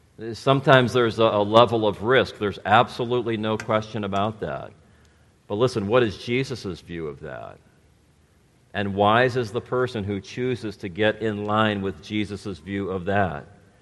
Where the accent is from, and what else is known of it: Gary, Indiana, United States; born or raised there